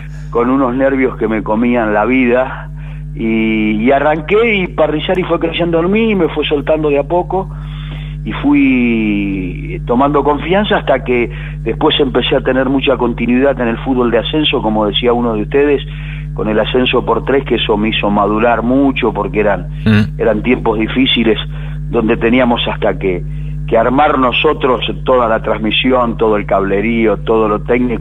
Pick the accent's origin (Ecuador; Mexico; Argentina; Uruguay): Argentina; Alberti, Buenos Aires Province; Yo nací en Alberti, en la provincia de Buenos Aires.